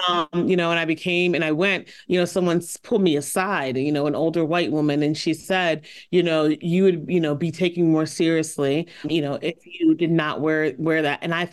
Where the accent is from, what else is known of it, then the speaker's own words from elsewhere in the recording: Philadelphia, Pennsylvania, United States; I'm from Philly. I will definitely fight.